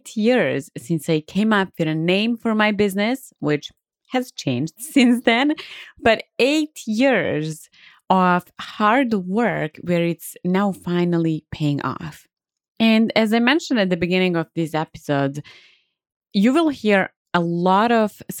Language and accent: English; Serbia; English is a second language; now in United States; Originally, I'm from Serbia and you can probably hear my accent. But basically, I moved to Las Vegas